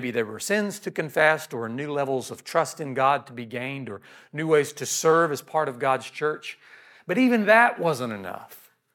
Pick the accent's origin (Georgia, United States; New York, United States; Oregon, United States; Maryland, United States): Georgia, United States; And the city that I grew up in Southeast Georgia, was the gateway to the Okefenokee Swamp.